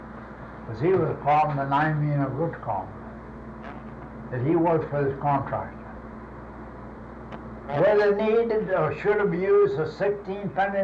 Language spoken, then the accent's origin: English; Key West, Florida, United States; born there; Now, as I tell you, I'm 76 years old. The house I was born in Southern Key West.